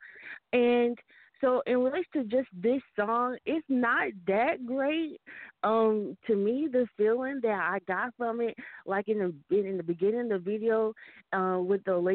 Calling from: Charlotte, North Carolina, United States; I'm calling from Charlotte.

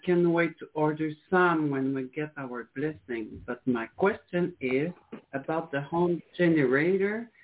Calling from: Quebec, Canada; from Quebec, Canada.

